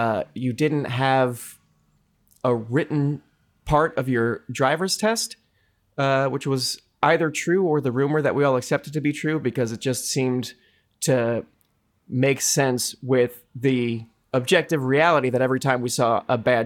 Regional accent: New Jersey, United States; and this is very much a tangent to for a Jersey Shore rat like me

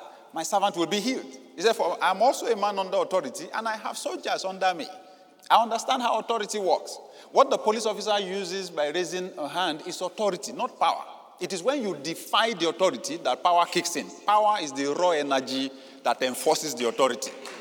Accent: Nigeria; I grew up in the Yoruba culture that I grew up from, I heard over and over again, Satan is powerful.

